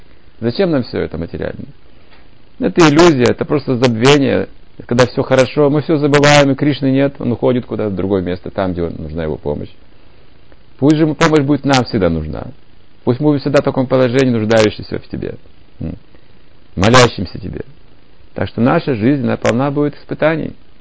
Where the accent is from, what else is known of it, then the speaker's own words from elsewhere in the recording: Siberia, Russia; А я сибиряк, понимаете